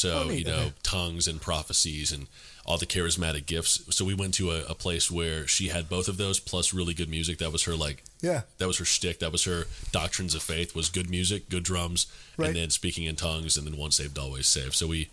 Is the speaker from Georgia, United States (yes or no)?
yes; Atlanta, Georgia, United States; I grew up in Metro Atlanta area. So I was pretty much here my whole life.